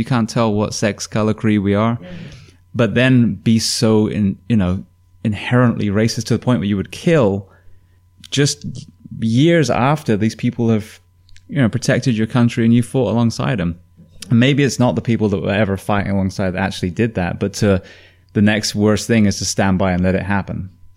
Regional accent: England, United Kingdom; now in United States; because I'm English

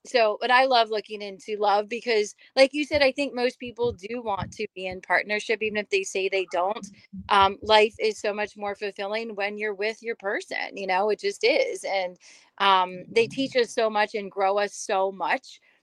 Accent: Maryland, United States; I'm from Maryland, but I keep getting called back there.

